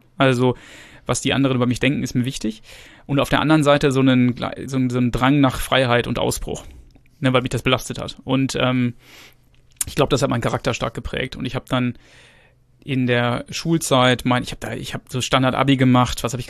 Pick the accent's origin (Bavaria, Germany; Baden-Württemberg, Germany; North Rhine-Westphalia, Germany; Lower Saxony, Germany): North Rhine-Westphalia, Germany; Gütersloh; born there; Also ich bin in Gütersloh geboren. Also das ist in der Nähe von Bielefeld für diejenigen, die das nicht kennen.